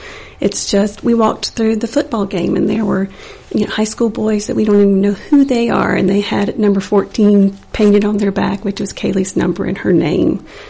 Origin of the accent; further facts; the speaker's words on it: Hartselle, Alabama, United States; We're from Hartselle, so just right up the road from here. And our town just came out like crazy.